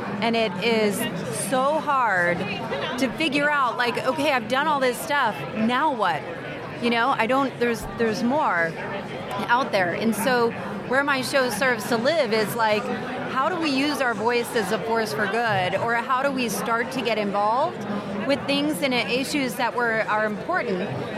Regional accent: New Jersey, United States; now in Atlanta, United States; I grew up in New Jersey, and so New Jersey, New York, California are all insane. So coming to Atlanta, you feel like you live like a king

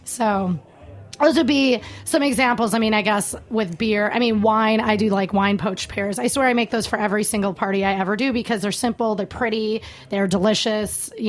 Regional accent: Wisconsin, United States; But you know, I'm from Wisconsin, so I cook brats in beer, and I don't par cook them in beer because we don't do that in Wisconsin.

